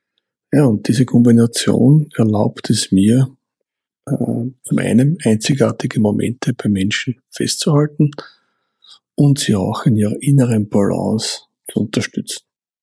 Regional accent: Burgenland, Austria; moved away as an adult; now in Mallorca, Spain; ich lebe seit 3 Jahren mit meiner Familie auf der wunderschönen Insel Mallorca. Ursprünglich komme ich aus dem Burgenland, das ist in Österreich, das ist eine malerische Region, östlich Nähe von Wien.

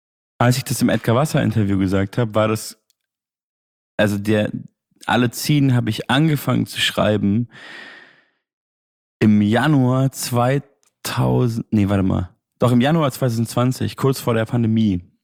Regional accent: Munich, Bavaria, Germany; Ich komme ja eigentlich aus München

